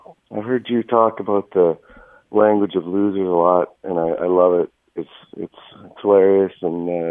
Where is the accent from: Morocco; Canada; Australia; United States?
Canada; I'm Canadian.